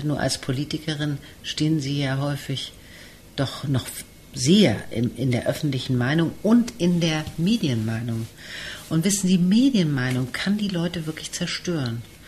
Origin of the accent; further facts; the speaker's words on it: Blankenese, Hamburg, Germany; Ich bin in Blankenese groß geworden.